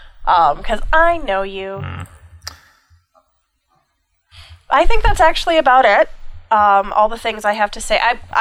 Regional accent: Minneapolis, Minnesota, United States; So we're from Minneapolis area

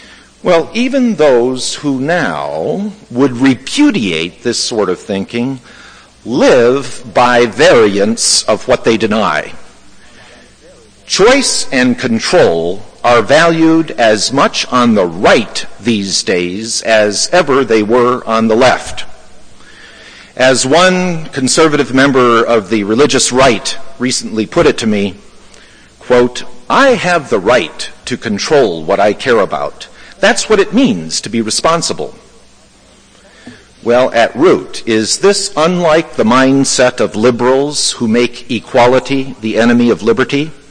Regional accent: Venezuela; I grew up in Venezuela. And I learned much from the culture there.

